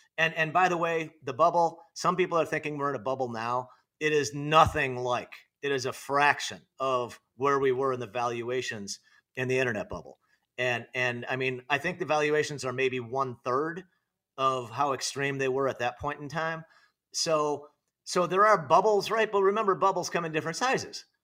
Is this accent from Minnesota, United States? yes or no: no; Naperville, Illinois, United States; moved away as an adult; I'm from, I grew up in Illinois, great town of Naperville, Illinois, Northern Illinois. And that's where I spent most of my life until 2011, when me and my wife moved to Arizona.